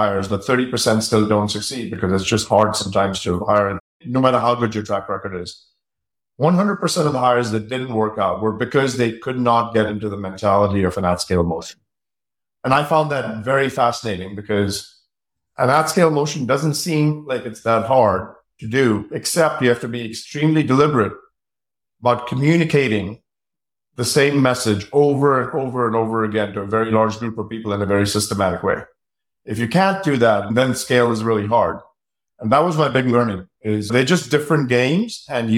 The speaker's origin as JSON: {"language": "English", "country": "India", "tie": "born or raised there", "moved": "yes", "lives_now": "United States", "said": "I grew up in India and I came to America"}